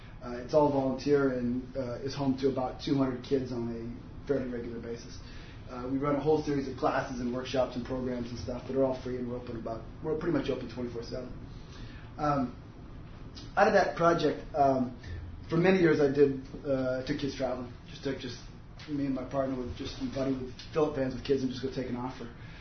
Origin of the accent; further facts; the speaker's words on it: Vancouver, British Columbia, Canada; I'm from Vancouver